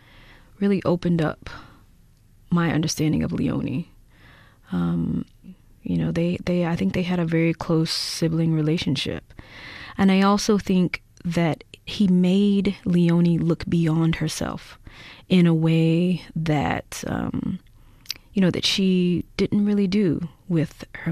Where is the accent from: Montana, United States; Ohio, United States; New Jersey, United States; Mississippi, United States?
Mississippi, United States; when I was growing up in Mississippi, I knew about Parchman Prison.